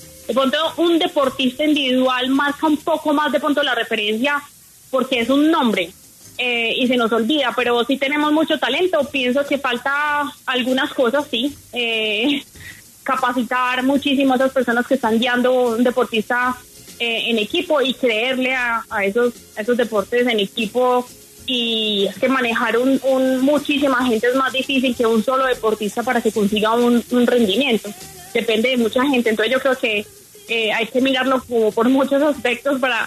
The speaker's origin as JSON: {"language": "Spanish", "country": "Colombia", "said": "Muchas veces como buenos colombianos como soy yo también"}